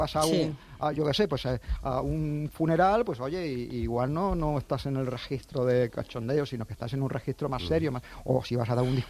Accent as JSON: {"language": "Spanish", "town": "Seville", "region": "Andalusia", "country": "Spain", "said": "Eso, por ejemplo, me ha pasado a mí, que yo soy de Sevilla"}